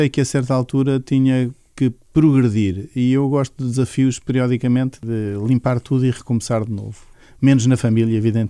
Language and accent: Portuguese; Carcavelos, Lisbon, Portugal; Nasci em Lisboa, cresci em Carcavelos, onde morava com os meus pais, somos 6 irmãos.